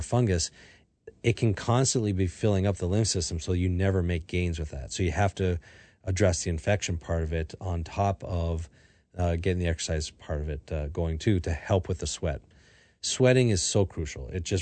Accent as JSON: {"language": "English", "country": "Canada", "tie": "born or raised there", "said": "I learned this as a kid growing up in Canada because we would go into from saunas"}